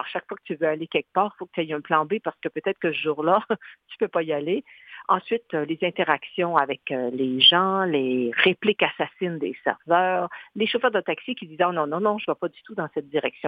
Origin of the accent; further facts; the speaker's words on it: Quebec, Canada; accent: Quebec; Je suis Québécois. I will take care of you. » Je parle français. Pour une raison que j'ignore, les Parisiens s'obstinent à nous répondre en anglais et font comme s'ils ne comprenaient pas notre accent québécois.